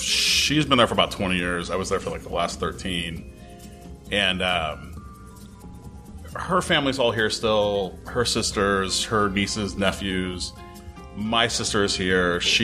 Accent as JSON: {"language": "English", "town": "Bakersfield", "region": "California", "country": "United States", "said": "Like, we don't feel good enough. We're from Bakersfield."}